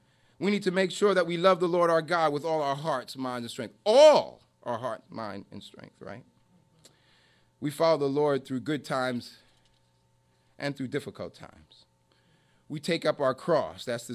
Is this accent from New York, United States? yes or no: yes; New York, United States; So I was like, now I'm saying, did you hear that I'm from New York?